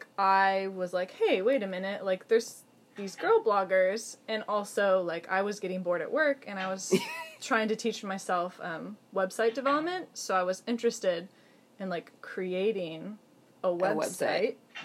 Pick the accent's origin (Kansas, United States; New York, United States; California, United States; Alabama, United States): New York, United States; Buffalo; now in New York City, United States; I'm originally from Buffalo.